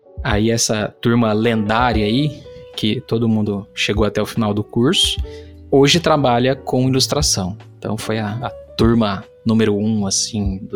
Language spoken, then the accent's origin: Portuguese; Campinas, São Paulo, Brazil; also born or lived in Aparecida do Taboado; Eu sou do Mato Grosso do Sul. Aparecida do Taboado. E vim pra cá, em Campinas, né, quando criança.